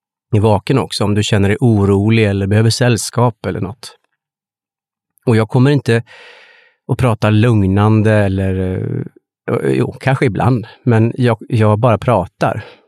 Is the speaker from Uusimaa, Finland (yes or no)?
no; Åland, Finland; Nej, det är alltså en liten plats precis utanför Ålands kust. En liten kobbe med en liten röd stuga på. Där föddes jag, växte upp, gick i skolan